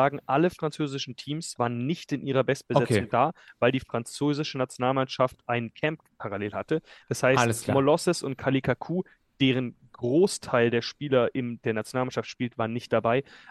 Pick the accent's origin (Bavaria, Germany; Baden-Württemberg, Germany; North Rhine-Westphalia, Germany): Baden-Württemberg, Germany; Freiburg; Freiburg, meiner Heimatstadt.